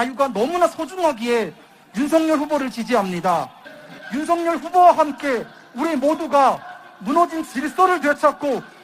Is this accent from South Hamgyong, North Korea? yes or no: no; Pyongyang, North Korea; 평양에서 온